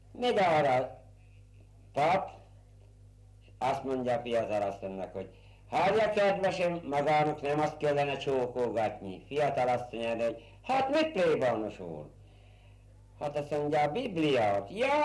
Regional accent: Selice, Nitra Region, Slovakia; itt születtem Sókszelőcén.

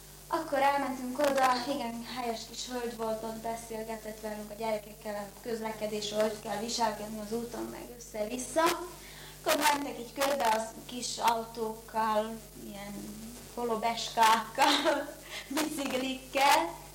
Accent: Želiezovce, Nitra Region, Slovakia; Zselízen születtem, most pár nap múlva leszek 19 éves. Alapiskolába ide jártam Zselízre, magyar tannyelvű alapiskolába.

